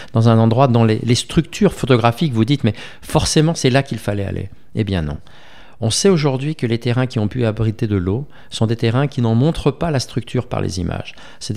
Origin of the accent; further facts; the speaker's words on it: France; exobiologie chez nous en France